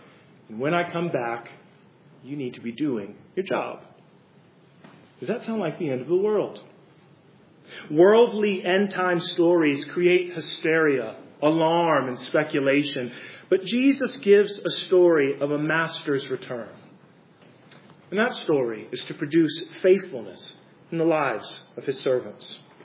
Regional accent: New Jersey, United States; I'm from New Jersey.

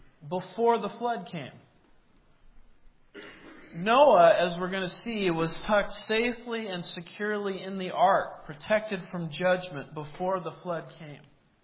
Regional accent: Texas, United States; I'm from Texas. I'm around these people all the time.

